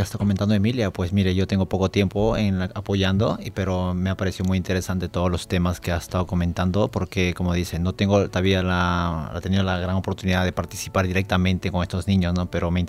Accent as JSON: {"language": "Spanish", "country": "Peru", "said": "Yo soy de nacionalidad peruana."}